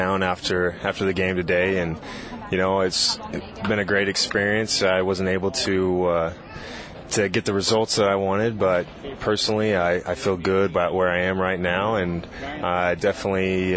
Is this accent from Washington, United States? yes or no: no; Dallas, Texas, United States; I'm from Dallas, and we go to almost every game.